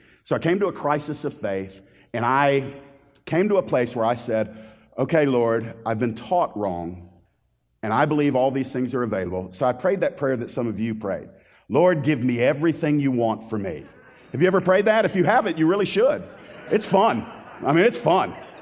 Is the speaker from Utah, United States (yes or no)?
no; Atlanta, Georgia, United States; also born or lived in Miami; I was born in Miami in 1970. I've been raised in Metro Atlanta ever since I was 6 months old. So Floridian by birth, but really Georgia, just raised here in the Metro Atlanta area.